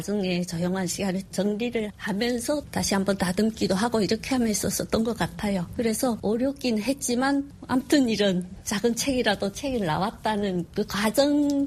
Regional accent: North Korea; now in South Korea; 남한에 정착한 신 남한 사회의 한 일원이고 한 성원이긴 하지만 아직도 그 우리 그 정체성, 개체성에는 고향이 북한이라는 그 색깔이 완전히 이렇게 동화되진 않아 있어요.

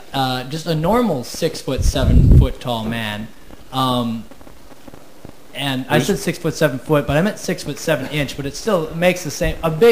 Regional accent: Midwest, United States; accent: Midwestern; Yes, he does have a Midwestern accent, as do I, just like you. We were all born and raised in the Midwest.

